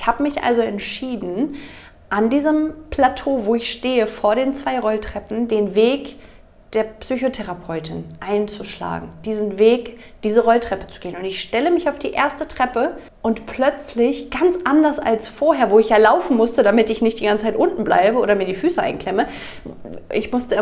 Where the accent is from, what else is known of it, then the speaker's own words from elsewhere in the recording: Germany; moved away as an adult; now in Switzerland; Ursprünglich komme ich ja aus Deutschland, kann in die Schweiz gehen und hier studieren.